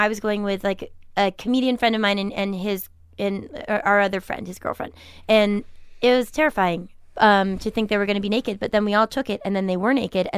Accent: Milton, Massachusetts, United States; I'm from Milton, Massachusetts.

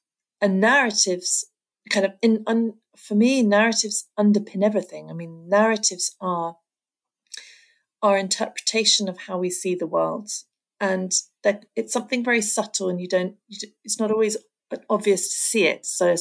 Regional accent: South West England, United Kingdom; so I grew up in kind of very rural West Country, kind of near Stonehenge is the place people know.

